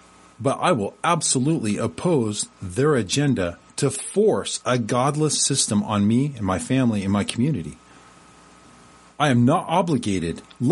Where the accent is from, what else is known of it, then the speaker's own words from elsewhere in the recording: Puerto Rico; born there; I am an American citizen that just happened to be born in an American territory, Puerto Rico. So my accent is different, and the complexion of my skin is a little bit darker